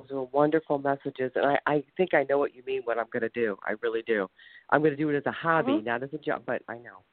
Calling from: Ohio, United States; I'm from Ohio.

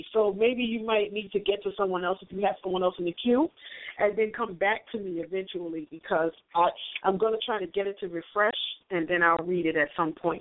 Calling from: New Jersey, United States; calling from New Jersey.

